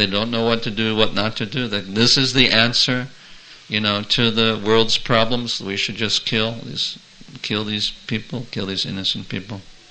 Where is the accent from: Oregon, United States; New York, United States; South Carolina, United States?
New York, United States; New York City; I grew up in Manhattan